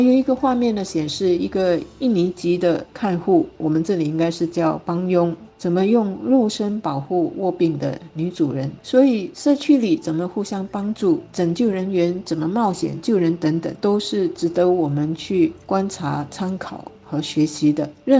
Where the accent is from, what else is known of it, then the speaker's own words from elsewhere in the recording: Singapore; 那新加坡基本上是没有天灾，我们是很幸运的